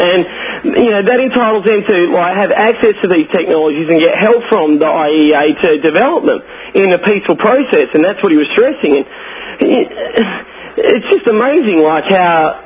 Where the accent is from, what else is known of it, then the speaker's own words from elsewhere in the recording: Australia; I'm from Australia, mate.